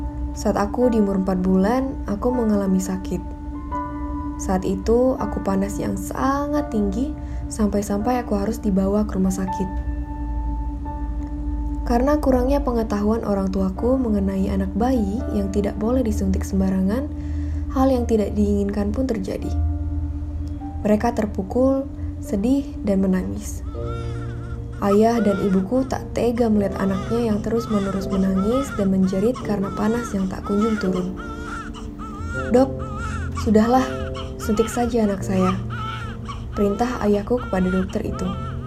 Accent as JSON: {"language": "Indonesian", "region": "Bengkulu", "country": "Indonesia", "said": "Aku berasal dari Provinsi Bengkulu, salah satu provinsi terkecil di Pulau Sumatera."}